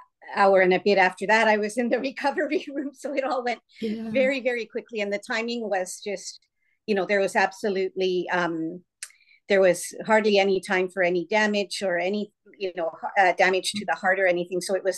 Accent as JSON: {"language": "English", "country": "Canada", "said": "So I'm Canadian, but my background as far back as you can go is from Finland."}